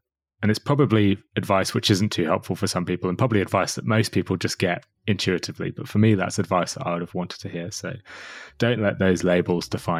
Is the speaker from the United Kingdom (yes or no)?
yes; United Kingdom; I'm too British.